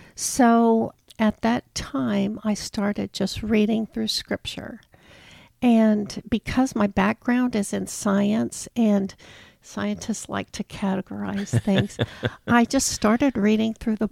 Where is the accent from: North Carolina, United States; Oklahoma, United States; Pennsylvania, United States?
Oklahoma, United States; I grew up in Oklahoma and went to Oklahoma Baptist University in Shawnee.